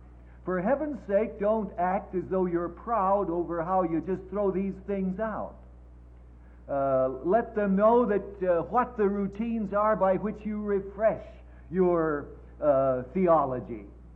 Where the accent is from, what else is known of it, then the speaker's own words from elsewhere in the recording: Colorado, United States; I'm from Colorado.